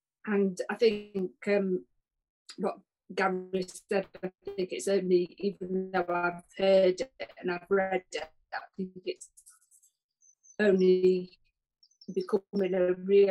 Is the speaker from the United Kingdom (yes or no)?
yes; England, United Kingdom; we're from England.